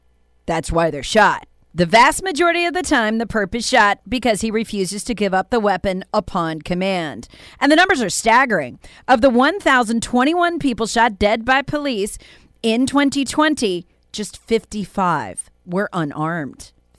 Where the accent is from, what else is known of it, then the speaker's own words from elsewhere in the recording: South Carolina, United States; He's from my hometown county of Greenville, where I live.